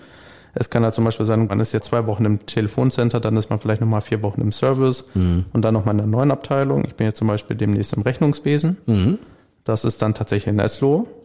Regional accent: Brilon, North Rhine-Westphalia, Germany; Nee, ich komme tatsächlich aus Brilon, deswegen das sind so 25 Kilometer.

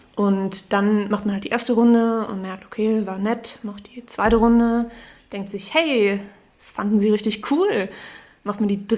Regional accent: Salzburg, Austria; ich komme aus Salzburg in Österreich.

